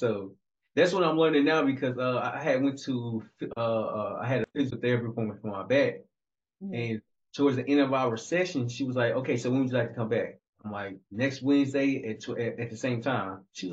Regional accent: Arkansas, United States; because I'm from down south. I'm from Little Arkansas.

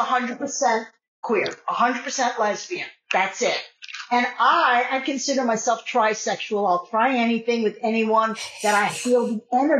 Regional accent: New York, United States; I grew up in New York on Long Island, and I came out in school as well.

